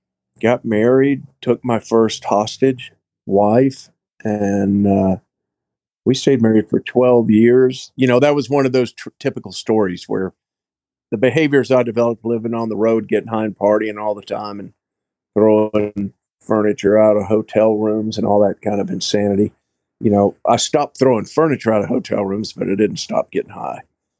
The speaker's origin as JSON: {"language": "English", "town": "Jacksonville", "region": "Florida", "country": "United States", "tie": "born or raised there", "also_born_or_lived": "Wyoming", "said": "No, I was born in Jacksonville. I grew up at the beach. My family had a ranch in southern Wyoming, so I spent all my summers on a big ranch in southern Wyoming as a kid until I was 12."}